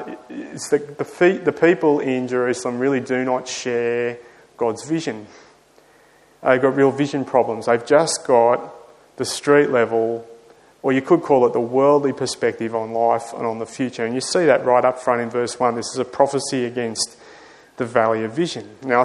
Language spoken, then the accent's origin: English; Sydney, New South Wales, Australia; because I grew up in Sydney, I'm going to go with this.